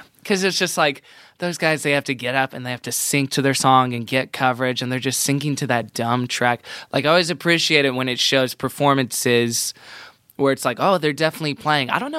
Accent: Houston, Texas, United States; Houston. Shout out to Houston.

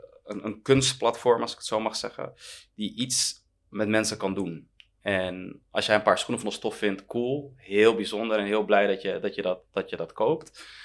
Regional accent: Heemskerk, North Holland, Netherlands; De realiteit is dat ik in een heel klein Nederlands dorpje ben opgegroeid, Heemskerk.

